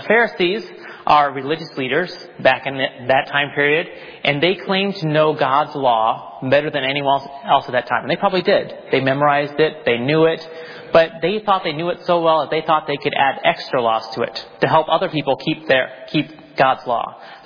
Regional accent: United States; My dad was in the military, so if you ask me where I'm from the United States. Okay, so I've moved around a few places.

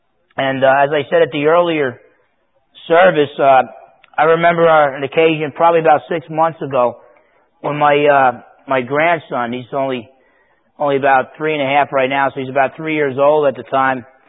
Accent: New Jersey, United States; When I grew up in New Jersey, you know, I was perfectly content to hang out with my buddies on the block

